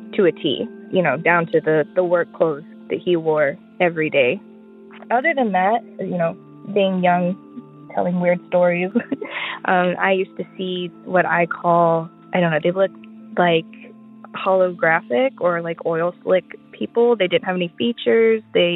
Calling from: Germany; I am calling from Germany, but my stories happened in Tennessee.

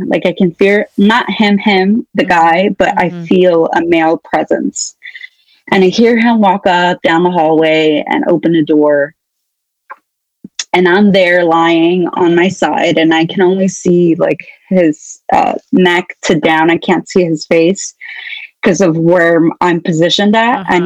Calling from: Washington, United States; Washington State.

